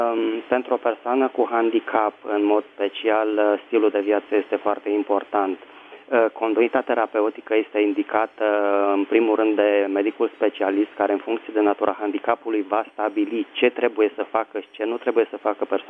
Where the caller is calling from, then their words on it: Bucharest, Romania; din București.